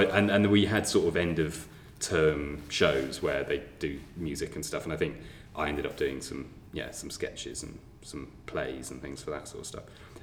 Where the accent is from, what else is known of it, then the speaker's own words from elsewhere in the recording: Yorkshire and the Humber, United Kingdom; moved away as an adult; also born or lived in Cambridge; now in London, United Kingdom; I am from Yorkshire originally, yeah, but I've been in London since I left uni, so nearly 20 years, I guess.